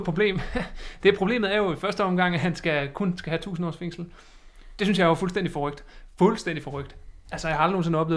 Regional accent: Viborg, Central Denmark Region, Denmark; Altså jeg kommer fra Viborg, og der har vi altid gjort det

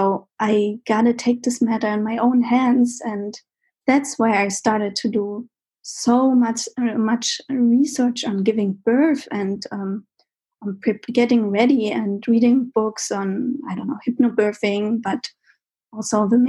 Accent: Germany; she also said things that were quite different from my home country, like eating no milk products. Yeah. And also not eating fruits. In Germany, yeah, it's quite different.

